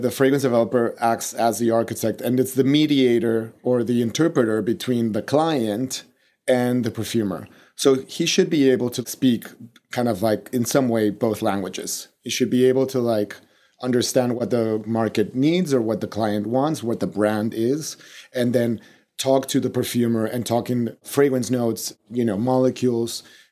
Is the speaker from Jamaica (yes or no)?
no; Mexico City, Mexico; English is a second language; we're both from Mexico City. We both are, even he is actually of French origin. I am not.